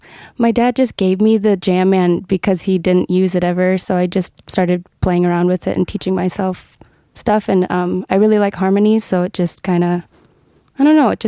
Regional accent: Eau Claire, Wisconsin, United States; I'm from Eau Claire, Wisconsin originally. I grew up there and I guess it's known for music.

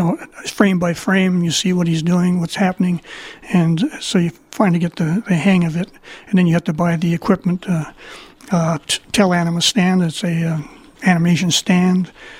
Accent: Isle Royale, Michigan, United States; also born or lived in Duluth, Minnesota; I was born in Duluth, but went to Isle Royale just a couple weeks after.

